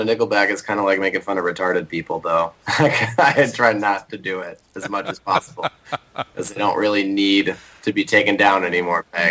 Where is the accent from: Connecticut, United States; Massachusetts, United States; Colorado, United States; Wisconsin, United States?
Wisconsin, United States; And I'm from Wisconsin, and a lot of people are like, you should be proud of that guy.